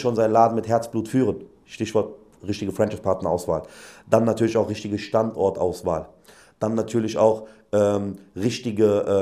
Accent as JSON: {"language": "German", "country": "Germany", "tie": "born or raised there", "said": "Ich bin selber in Deutschland aufgewachsen. Ich habe hier mein Abitur gemacht, Schule, Kindergarten. Ich habe alles hier erlebt."}